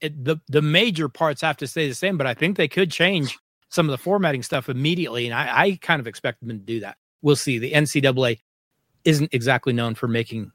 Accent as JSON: {"language": "English", "region": "Colorado", "country": "United States", "said": "Look, I am a bumpkin from Colorado. I don't know anything."}